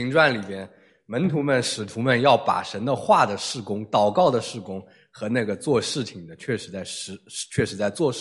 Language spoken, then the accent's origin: Chinese; China; 我们中国人喜欢讲一个话